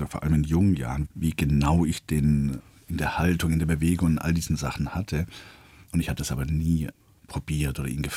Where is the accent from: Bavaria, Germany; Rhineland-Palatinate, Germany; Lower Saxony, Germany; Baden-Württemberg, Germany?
Baden-Württemberg, Germany; accent: Swabian; also born or lived in Karlsruhe; Der Schwab, ich meine, ich bin aufgewachsen da.